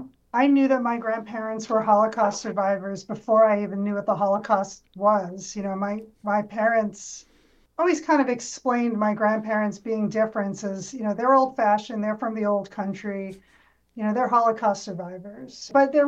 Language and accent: English; Brooklyn, New York, United States; However, I grew up in Brooklyn, New York, where Judaism is a little bit in the water, in a neighborhood.